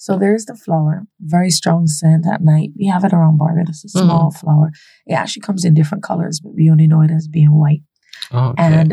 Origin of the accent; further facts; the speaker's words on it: Brooklyn, New York, United States; I'm from Brooklyn, and we have some of everything everywhere.